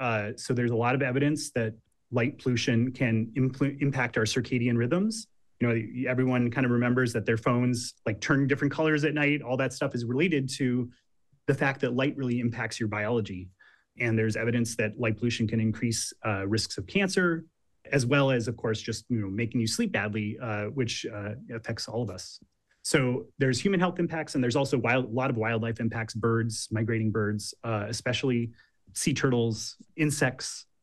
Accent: Lincoln, Nebraska, United States; Yeah, I grew up in Lincoln, Nebraska.

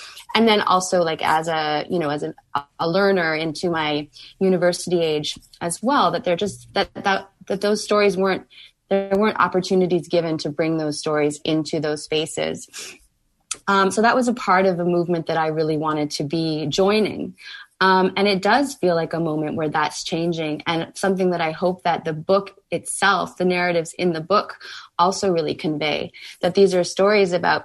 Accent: Toronto, Ontario, Canada; I grew up in Toronto and went to pretty progressive elementary schools in that city.

